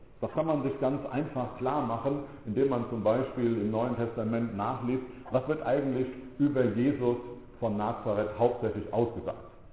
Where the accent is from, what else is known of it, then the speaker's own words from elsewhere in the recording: Dillenburg, Hesse, Germany; Ich komme aus Dillenburg, das ist eine ganz kleine Stadt im Hessischen.